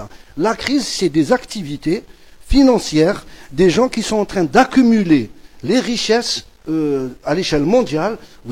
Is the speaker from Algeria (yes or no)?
yes; Algeria; Maintenant, pour ce qui se passe chez nous en Algérie, effectivement, donc la répercussion de cette crise